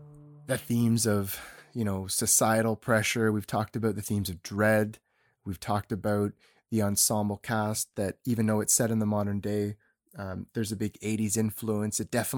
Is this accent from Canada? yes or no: yes; Canada; I'm Canadian